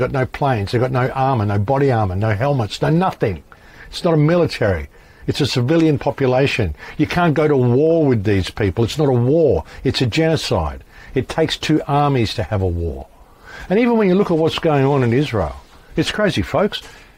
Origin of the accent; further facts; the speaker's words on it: Australia; I'm just an Australian, you know.